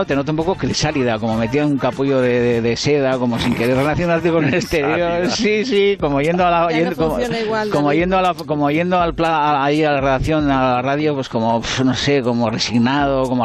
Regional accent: Basque Country, Spain; Yo soy vasco, soy un tío de principios.

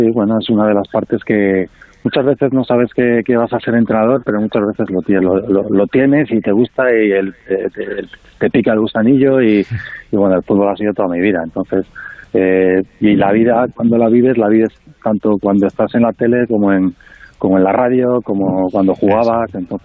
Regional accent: Santander, Cantabria, Spain; yo aprendí mucho cuando era niño de él en Santander

